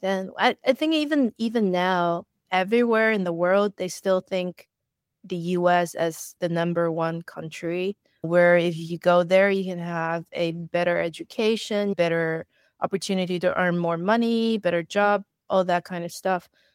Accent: Beijing, China; English is a second language; moved away as an adult; also born or lived in Australia / New York; now in Mexico City, Mexico; I was born and raised in Beijing in China, finished all the way to college there. And then before moving to the US, I was in Australia for a year. And then I moved to the US for part of my grad school. And then I stayed in New York for the past 10 years

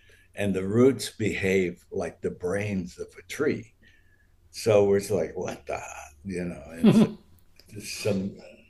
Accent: Ohio, United States; I'm from Ohio originally

